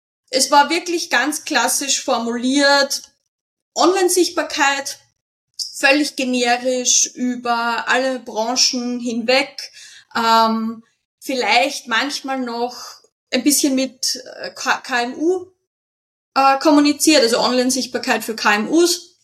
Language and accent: German; Lower Austria, Austria; Ich komme aus Österreich, südlich von Wien